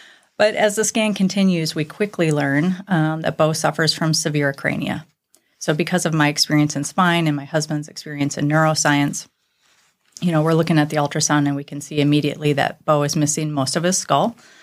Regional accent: Marshfield, Wisconsin, United States; So I grew up in Marshfield, Wisconsin.

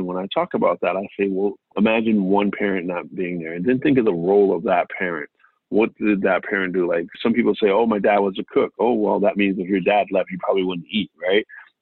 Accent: Stamford, Connecticut, United States; So I grew up in Stamford, Connecticut. I always say the West Side. So I grew up in Stamford on the West Side.

